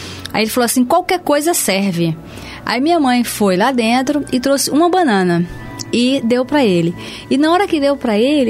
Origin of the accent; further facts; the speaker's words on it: Paraíba, Brazil; Quando eu era criança, eu morava na Paraíba, morava em casa.